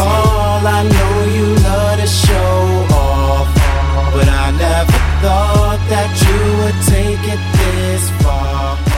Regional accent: Älmhult, Kronoberg County, Sweden; now in Stockholm, Sweden; nu har jag ju bott i Stockholm i nästan 6 år. Ja. Och varje gång jag säger att jag kommer från Älmhult

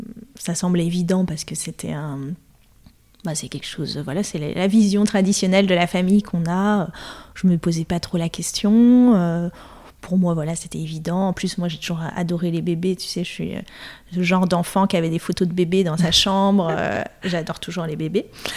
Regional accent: Paris, Île-de-France, France; Oui, alors … Je suis parisienne.

